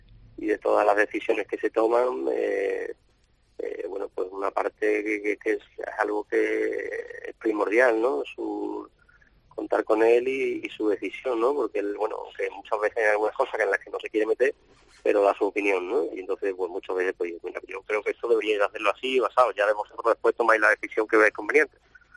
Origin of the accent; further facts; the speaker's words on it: Seville, Andalusia, Spain; Como sevillanos y como abonados que somos y aficionados